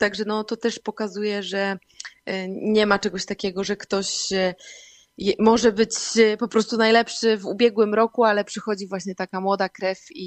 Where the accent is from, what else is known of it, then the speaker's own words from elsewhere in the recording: Giżycko, Warmian-Masurian Voivodeship, Poland; Ja osobiście pochodzę z Giżycka, gdzie miałam wielkie jezioro Niegocin, na którym mogłam żeglować praktycznie od marca czy od kwietnia